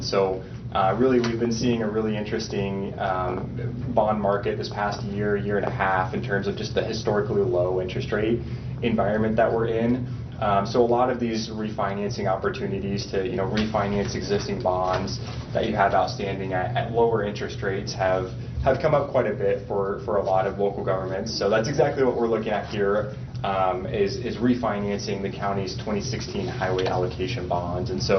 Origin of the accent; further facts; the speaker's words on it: Grand Island, Nebraska, United States; So I'm originally from Grand Island.